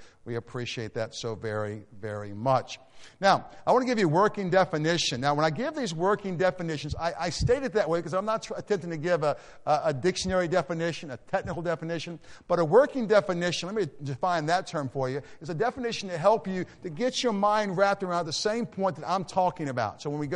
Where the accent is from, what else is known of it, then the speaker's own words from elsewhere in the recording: United States; So I thank God I'm an American, but I've got to be careful.